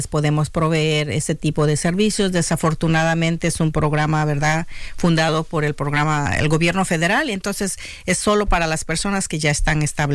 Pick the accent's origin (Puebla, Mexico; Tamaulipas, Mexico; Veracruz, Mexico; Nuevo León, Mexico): Puebla, Mexico; now in United States; Ok, bueno, originalmente yo soy de México.